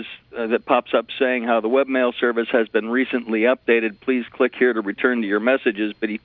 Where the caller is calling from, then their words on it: Webster, New York, United States; Calling from Webster, where life is worth living.